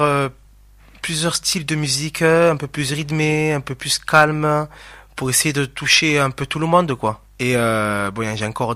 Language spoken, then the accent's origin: French; Narbonne, Occitanie, France; je suis de Narbonne